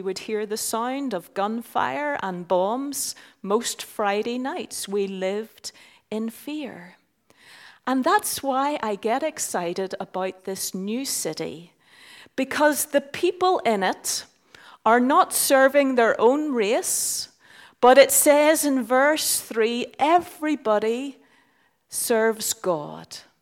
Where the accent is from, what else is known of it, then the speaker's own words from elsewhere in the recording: Ireland; The town where I grew up in Ireland was 50% one tribe and 50% another tribe.